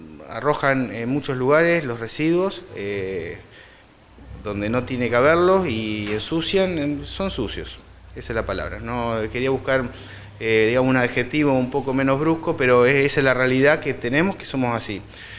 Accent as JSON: {"language": "Spanish", "country": "Argentina", "said": "no somos los argentinos la excepción de nada"}